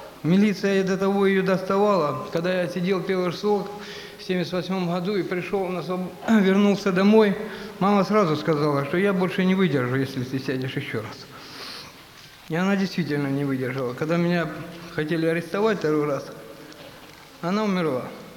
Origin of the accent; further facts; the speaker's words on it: Novocherkassk, Rostov Oblast, Russia; я из Новочеркасска. Мне 48 лет.